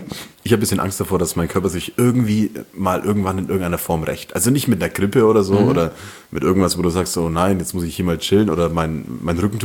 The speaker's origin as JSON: {"language": "German", "region": "Bavaria", "country": "Germany", "tie": "born or raised there", "said": "Also ich bin ja im Landkreis Fürth aufgewachsen so, und deshalb war für mich Fürth um die Ecke und Nürnberg die große Stadt."}